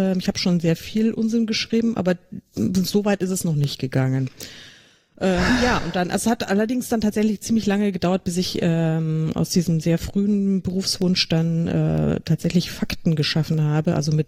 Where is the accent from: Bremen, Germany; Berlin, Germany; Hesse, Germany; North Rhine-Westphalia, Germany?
Hesse, Germany; Frankfurt; meine Heimat. Außerdem ist Frankfurt total praktisch, weil man ganz schnell eigentlich überall ist, weil es so schön mittig liegt und also verkehrsgünstig.